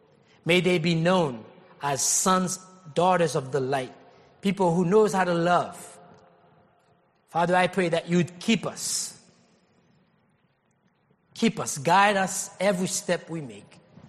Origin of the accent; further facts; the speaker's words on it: Haiti; I grew up in Haiti, and people don't have the opportunity.